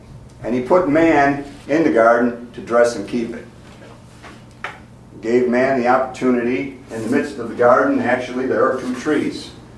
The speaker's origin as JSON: {"language": "English", "town": "Buffalo", "region": "New York", "country": "United States", "said": "but I'm from Buffalo, New York."}